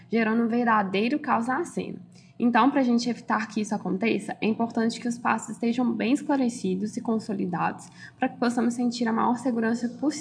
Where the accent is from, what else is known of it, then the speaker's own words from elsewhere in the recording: Belo Horizonte, Minas Gerais, Brazil; eu me formei na primeira turma da Minas Campus Betim, também sou aqui de Belo Horizonte